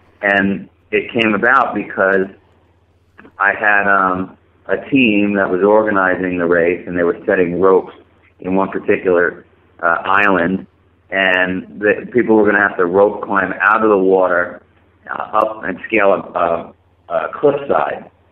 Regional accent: Vermont, United States; And then years later, we got it going in Vermont, my hometown, and it's just been that kind of experience

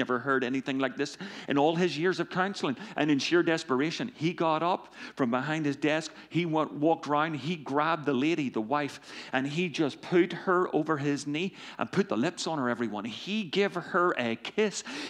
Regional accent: Ireland; As you know, I'm from Ireland.

